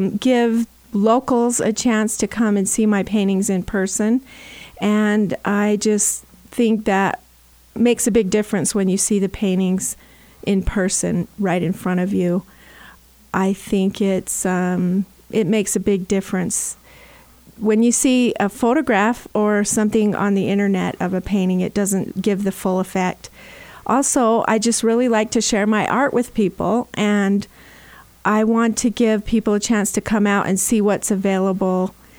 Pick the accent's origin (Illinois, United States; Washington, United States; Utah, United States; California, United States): Utah, United States; Cleveland; I grew up in Cleveland, Utah, on a little farm, and went through all my schooling through the Emery County school system